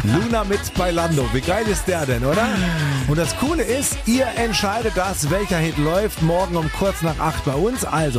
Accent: Tübingen, Baden-Württemberg, Germany; So, meine Heimatstadt Tübingen, die wird mich hoffentlich unterstützen

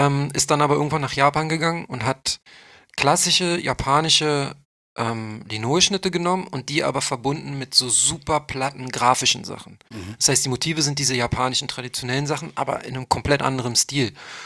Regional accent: Berlin, Germany; Ich bin in West-Berlin aufgewachsen.

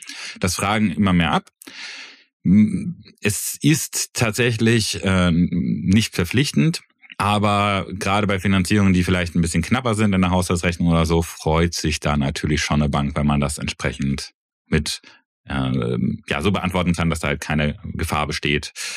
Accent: Eifel, Germany; Wenn man nicht gerade in der tiefsten Uckermark oder wo ich herkomme, tiefsten Eifel was kaufen will

